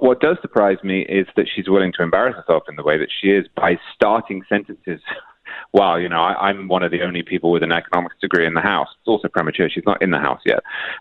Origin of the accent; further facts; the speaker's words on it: United Kingdom; now in United States; from Britain, which has its own issues with class, and they've got worse and worse and worse.